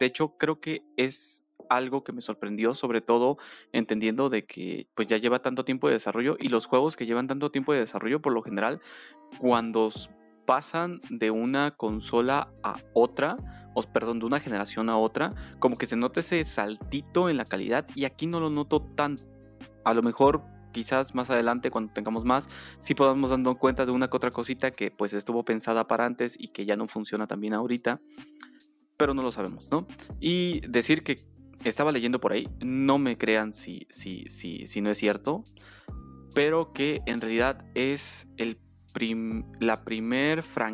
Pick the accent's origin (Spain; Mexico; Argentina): Mexico; porque somos mexicanos y hablamos Spanglish, evidentemente.